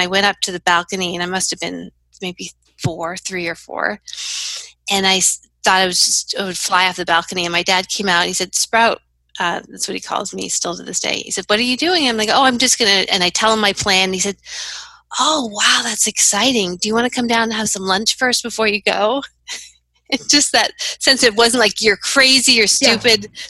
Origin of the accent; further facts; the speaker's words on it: Montreal, Quebec, Canada; born there; I was born in Montreal, Quebec, and I was 1975, so it was in the mid-70s.